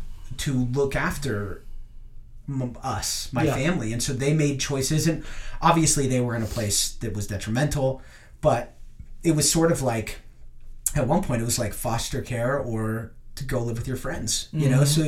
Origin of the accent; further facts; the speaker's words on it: Utah, United States; I'm from Utah. I went to Mountain View High School. I graduated from Utah Valley University with a BS in theater